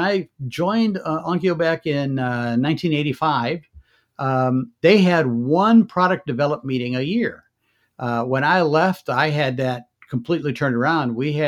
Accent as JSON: {"language": "English", "region": "Michigan", "country": "United States", "tie": "born or raised there", "said": "I grew up in Michigan."}